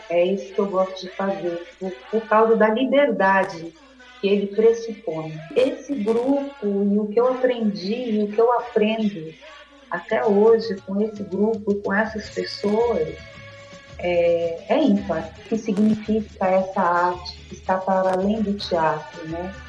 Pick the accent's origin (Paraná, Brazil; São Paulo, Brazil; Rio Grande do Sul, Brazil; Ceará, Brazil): Paraná, Brazil; born there; Porque a negritude aqui no Paraná, principalmente, onde eu nasci, né, ela é negada